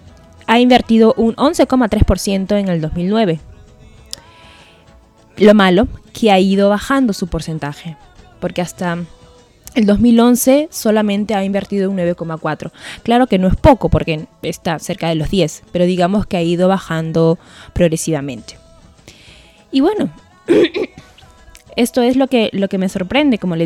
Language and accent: Spanish; Peru; siendo peruana